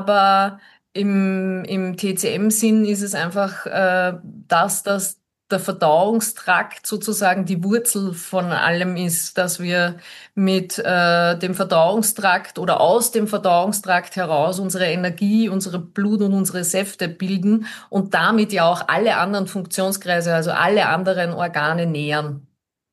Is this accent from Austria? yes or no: yes; Upper Austria, Austria; ich bin Oberösterreicherin ursprünglich